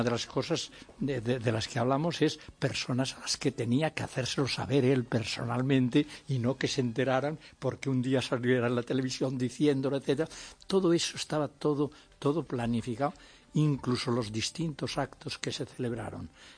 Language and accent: Spanish; Lleida, Catalonia, Spain; Soy catalán, de Lérida.